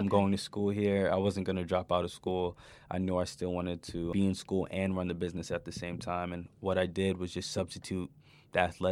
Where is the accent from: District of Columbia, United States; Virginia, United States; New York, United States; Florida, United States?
New York, United States; My second why, as a kid growing up in New York, I always knew and I realized that there's underprivileged people around in the world.